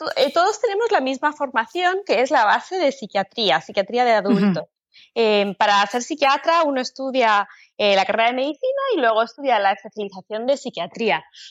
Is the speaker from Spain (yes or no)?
yes; Spain; moved away as an adult; now in New York, United States; Yo me crié en España. Y cuando terminé la carrera de medicina en Madrid, me mudé a los Estados Unidos, a Nueva York